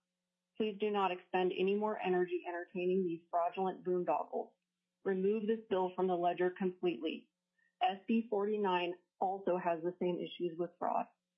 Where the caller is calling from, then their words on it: Anchorage, Alaska, United States; Hello, yes … I'm representing myself from Anchorage.